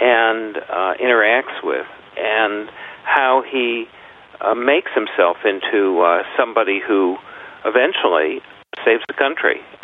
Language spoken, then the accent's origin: English; Chicago, Illinois, United States; I grew up in Chicago, and as a boy, I was taken to Springfield